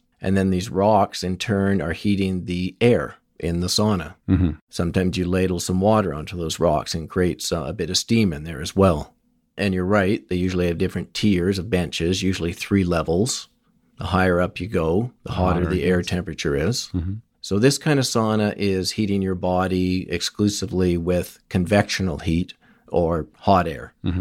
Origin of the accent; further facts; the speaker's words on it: Victoria, British Columbia, Canada; So I decided to open up a center in Victoria, my hometown.